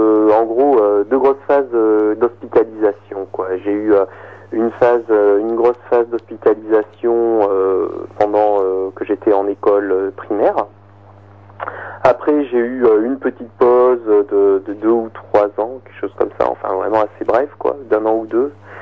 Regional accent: Auvergne-Rhône-Alpes, France; moi je suis auvergnat, hein, j'ai été hospitalisé à Paris

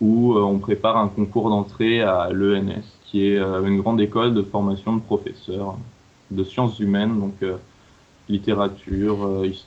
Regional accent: Le Mans, Pays de la Loire, France; also born or lived in Tours / Nantes; Alors, je viens du Mans, j'ai fait mes études à Tours et à Nantes.

